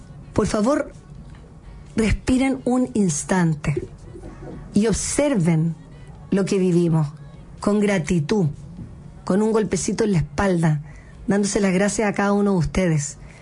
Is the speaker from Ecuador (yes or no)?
no; Chile; nosotros como chilenos